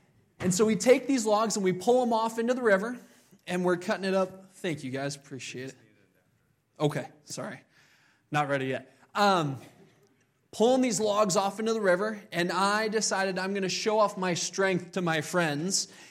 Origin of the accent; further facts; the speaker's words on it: Papua New Guinea; born there; I was born overseas in Papua New Guinea.